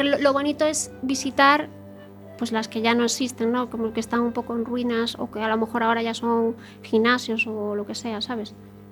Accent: Combarro, Galicia, Spain; now in A Coruña, Spain; Yo no soy de aquí, soy de Combarro.

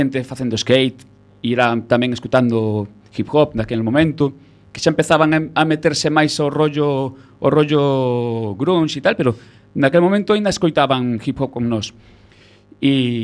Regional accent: Galicia, Spain; Como galego que son, depende.

